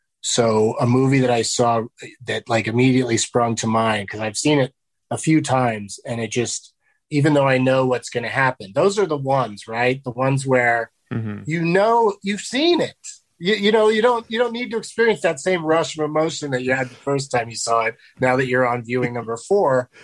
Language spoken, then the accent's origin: English; San Diego, California, United States; Middle class, Southern California, San Diego.